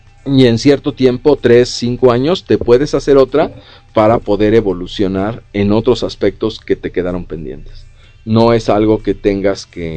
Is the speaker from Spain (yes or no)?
no; Mexico; No sabemos, como mexicanos, gran parte de la población no sabe invertir